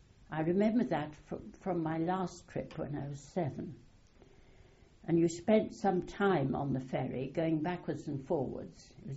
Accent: Shillong, Meghalaya, India; born there; I was born in Shillong, which is then Assam, India, the capital of Assam.

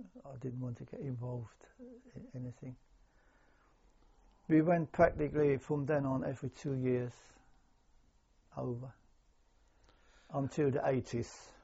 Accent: Thuringia, Germany; English is a second language; where my brother lived, a place called Eisenach, not far from my hometown

